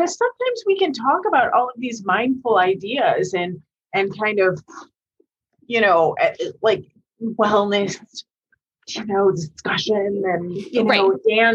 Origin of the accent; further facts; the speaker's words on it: Chicago, Illinois, United States; moved away as an adult; now in New York, United States; Because I left Chicago. I'm originally from Chicago. I left Chicago and came to New York to go to college.